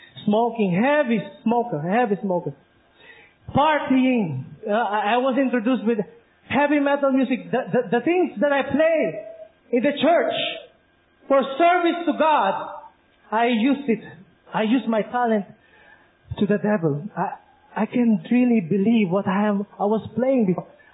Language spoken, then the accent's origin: English; Central Luzon, Philippines; I grew up in a Seventh-day Adventist church. I grew up in Pampanga, it's near Manila.